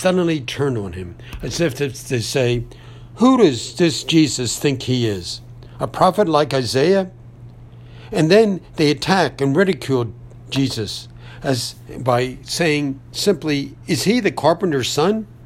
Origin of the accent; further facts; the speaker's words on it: Narberth, Pennsylvania, United States; My hometown is a small and lovely suburban borough called Narberth. It is located 1 mile from the western side of Philadelphia.